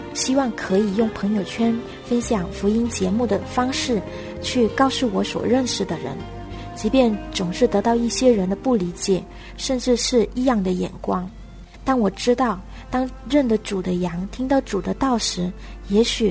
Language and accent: Chinese; Guangdong, China; 大家好，我是来自广东的 … ，我生活在一个迷信以及拜偶像气氛非常浓厚的沿海地区。